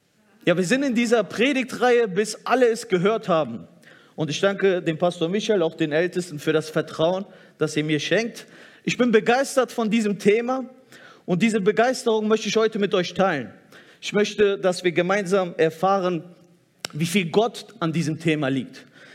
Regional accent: Turkey; für die mich noch nicht kennen. Ich bin Türke und glaube an Jesus.

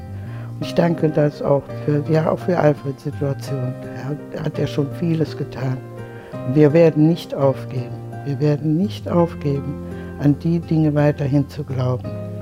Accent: Solingen, North Rhine-Westphalia, Germany; ich komme aus Solingen

